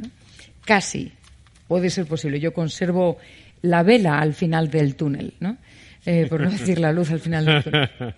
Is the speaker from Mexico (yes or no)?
no; Spain